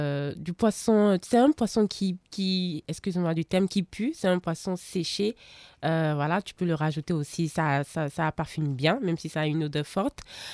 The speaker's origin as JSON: {"language": "French", "country": "Benin", "said": "la sauce gombo avec du plakali ou avec du télibor parce que je suis béninoise."}